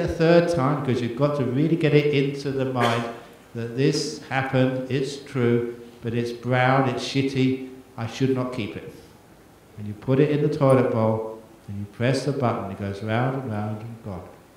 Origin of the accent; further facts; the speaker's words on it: Australia; As an Australian